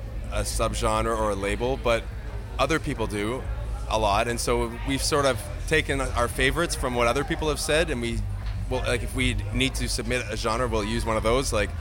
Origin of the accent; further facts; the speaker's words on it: Montreal, Quebec, Canada; We are, yeah. We're from Montreal.